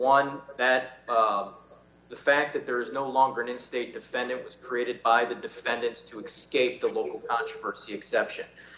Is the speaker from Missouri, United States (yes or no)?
yes; St. Louis, Missouri, United States; It's a very serious issue to St. Louisans. I'm from St. Louis. I take this issue very seriously.